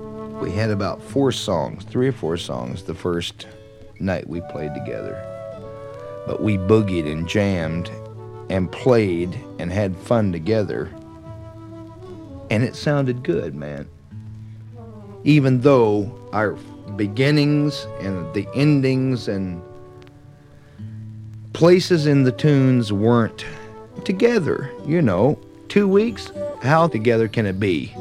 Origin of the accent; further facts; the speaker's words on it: Anthony, United States; also born or lived in El Paso; Well, I was born in El Paso, but I was raised in Anthony, first 20 years of my life. Little farm community